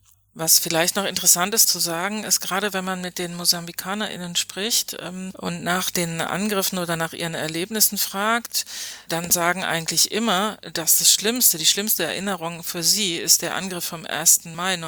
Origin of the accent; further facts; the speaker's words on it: West Germany, Germany; Ja, ich habe damals in West-Berlin gewohnt. Ich bin im Westen auch groß geworden, kam dann zum Studieren nach West-Berlin.